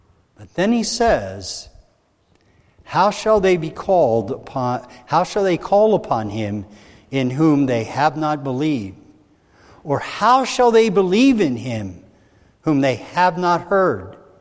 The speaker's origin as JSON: {"language": "English", "region": "Northeast", "country": "United States", "tie": "born or raised there", "said": "You know, I'm from the Northeast. I grew up around fields that had large limestone things in the middle of it"}